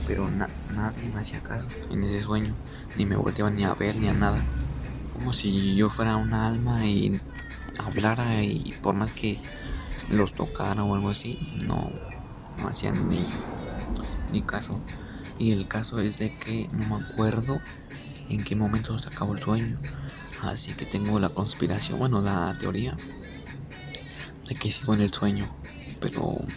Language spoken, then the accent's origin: Spanish; Toluca, State of Mexico, Mexico; tengo 16 años y soy de Toluca, México.